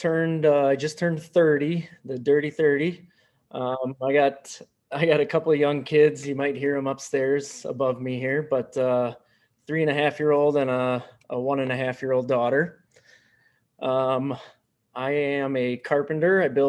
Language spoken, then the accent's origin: English; Fort Atkinson, Wisconsin, United States; I am from Fort Atkinson.